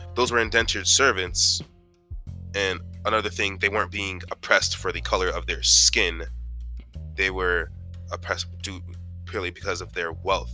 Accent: DR Congo; because I'm from the Congo. I'm African, Democratic Republic of Congo.

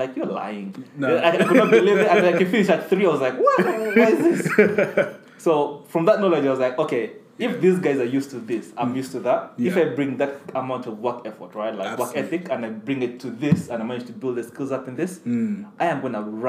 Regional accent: Uganda; moved away; Because when I came from Uganda to here, I was in a public school in Uganda.

